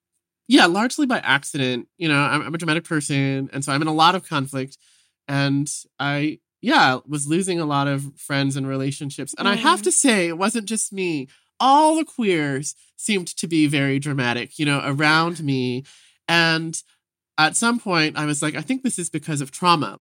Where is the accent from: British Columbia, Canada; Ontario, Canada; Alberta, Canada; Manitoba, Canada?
British Columbia, Canada; Vancouver; You know, I grew up in Vancouver as like a little gay kid.